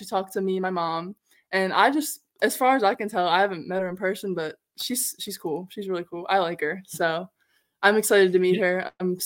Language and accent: English; Baltimore, Maryland, United States; When I was younger, I was being from Baltimore, huge Maryland fan.